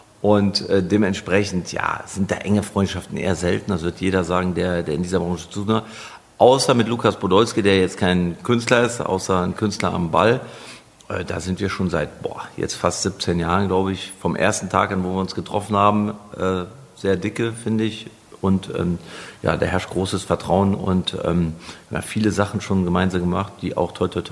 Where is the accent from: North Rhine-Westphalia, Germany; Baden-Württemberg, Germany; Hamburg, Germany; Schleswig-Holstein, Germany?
North Rhine-Westphalia, Germany; Bergneustadt; Ich bin tatsächlich hier in Bergneustadt bei Gummersbach geboren. Da gab es tatsächlich damals noch ein Krankenhaus, als ich geboren wurde, 1971, was es mittlerweile nicht mehr gibt. Und ich bin hier sehr verwurzelt